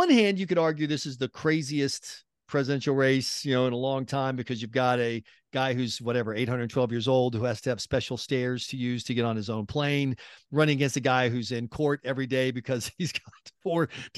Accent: South Carolina, United States; and this is because I grew up in South Carolina, actually worked in politics in South Carolina.

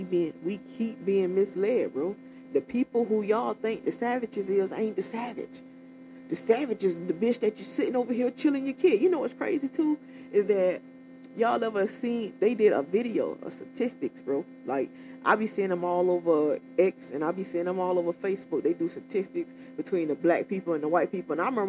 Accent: Florida, United States; All the kids I grew up with in Florida, bro, they all had two parents

